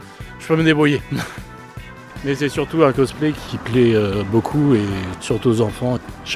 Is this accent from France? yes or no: yes; Orléans, Centre-Val de Loire, France; On vient principalement d'Orléans, pour la plupart.